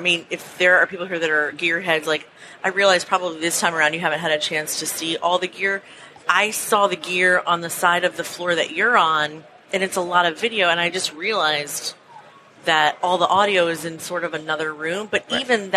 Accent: Long Island, New York, United States; First, I grew up in Long Island

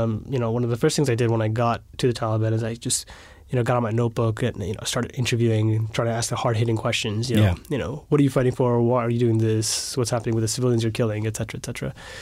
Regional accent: United States; Well, I'm an American journalist.

